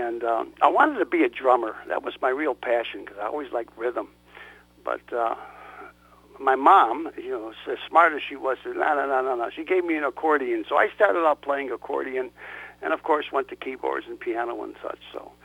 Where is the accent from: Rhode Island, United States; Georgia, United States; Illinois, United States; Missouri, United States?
Illinois, United States; Chicago; You know, I grew up in a housing project in Chicago on the west side, right on 26th of California, right across from the Cook County Jail, you know.